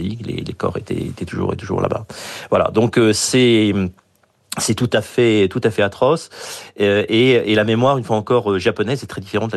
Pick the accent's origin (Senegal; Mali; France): France; moved away as an adult; also born or lived in East Coast, United States; now in United States; je suis français, j'ai vécu sur la côte est des États-Unis, maintenant je vis dans le Midwest.